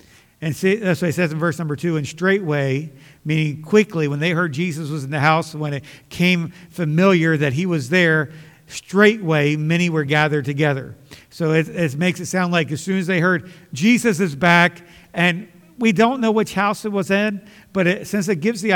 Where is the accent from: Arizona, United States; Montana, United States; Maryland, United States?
Maryland, United States; Elkton; Bible College in Elkton, Maryland. He said, I've never heard of it. Most people haven't. But it was in my hometown.